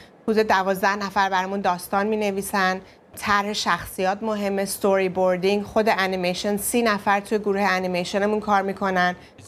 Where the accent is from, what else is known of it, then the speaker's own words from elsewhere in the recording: Iran; moved away; وقتی از ایران اومدم 8 جلد رو با خودم به زبان فارسی آوردم